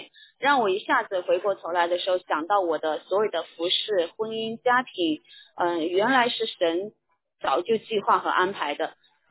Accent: Yunnan, China; now in Chengdu, China; 我来自云南，我是云南人，然后我现在在成都，我在2009年的时候到成都来上的神学。

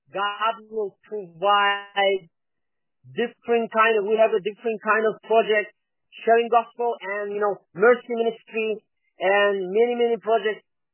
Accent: Kyrgyzstan; English is a second language; Yes, I am from Kyrgyzstan and I am local. I'm living in the capital city named Bishkek.

